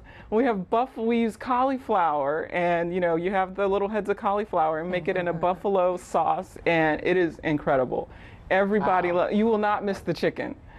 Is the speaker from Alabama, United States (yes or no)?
yes; Alabama, United States; Look, I grew up in Alabama, so I know what good food tastes like.